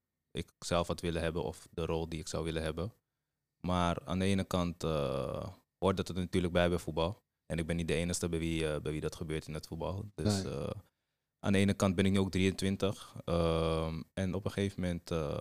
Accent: Almere, Flevoland, Netherlands; Ja, ik kom zelf uit Almere natuurlijk. Hier geboren en getogen.

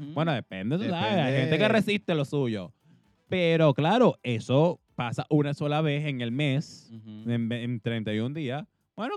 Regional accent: Venezuela; Nosotros somos venezolanos.

